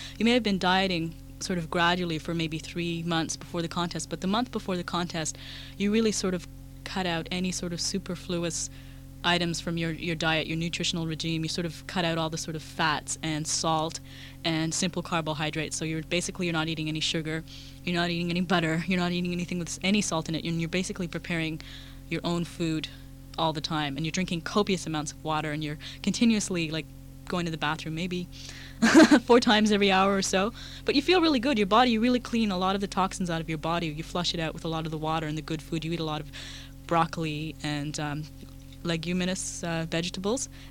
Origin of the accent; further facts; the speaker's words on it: Montreal, Quebec, Canada; born there; because I was born here in Montreal, and, you know, it's my town